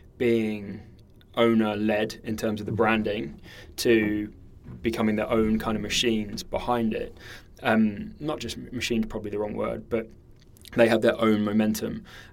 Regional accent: New Zealand; So I grew up in New Zealand

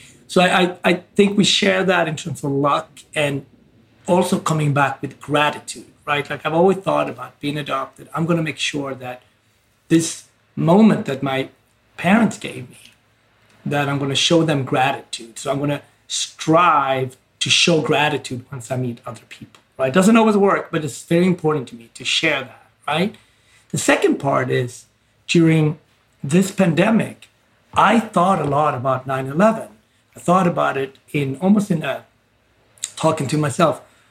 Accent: New York, United States; And it's still something as a New Yorker, you know, that, you know, once you enter the Wall Street area, which is really where the towers are, you cannot not think about it.

